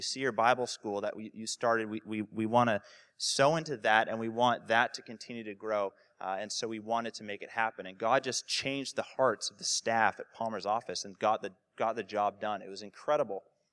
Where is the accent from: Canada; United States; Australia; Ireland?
Canada; As a Canadian